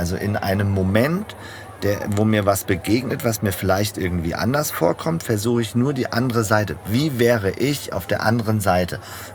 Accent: Frankfurt, Hesse, Germany; ich bin in Frankfurt groß geworden.

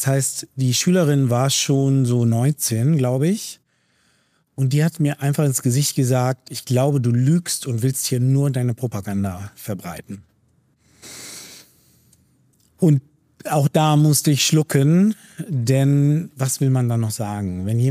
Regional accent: Schöppingen, North Rhine-Westphalia, Germany; Wie oft ich schon gesagt habe, ja, ich komme aus Münster. Denn Schöpping ist nicht so einfach zu erklären. Das ist irgendwo zwischen Münster, Ahaus, Grunau, Nähe der niederländischen Grenze.

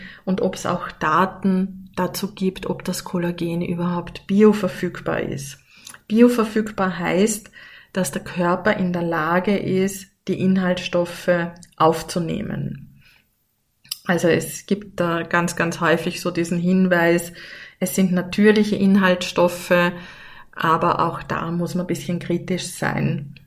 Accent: Upper Austria, Austria; ich komme aus Oberösterreich, aus dem Mühlviertel.

